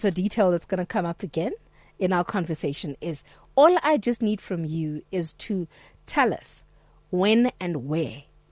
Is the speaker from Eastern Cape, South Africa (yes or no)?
yes; East London, Eastern Cape, South Africa; I'm from East London